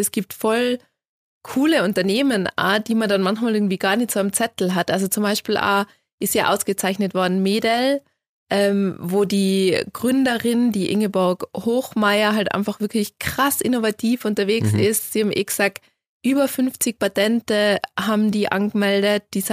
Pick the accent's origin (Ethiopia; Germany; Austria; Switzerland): Austria; Tyrol; inspirierende und spannende Persönlichkeiten, die es halt da bei uns in Tirol so gibt.